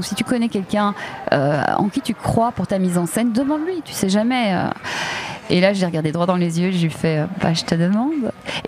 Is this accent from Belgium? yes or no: yes; Belgium; on vient tous les deux de Belgique